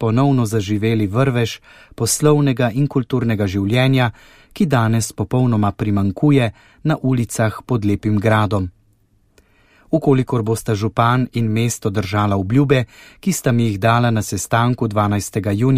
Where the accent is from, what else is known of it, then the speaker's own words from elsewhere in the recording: Ptuj, Drava, Slovenia; Ker sem kot Ptujčan že od malega navajen